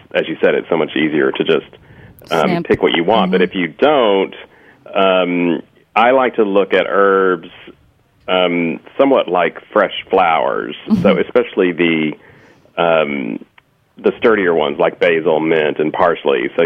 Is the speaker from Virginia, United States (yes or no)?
no; Texas, United States; I like Tex-Mex flavors and Mexican food growing up in Texas, and salsas and everything.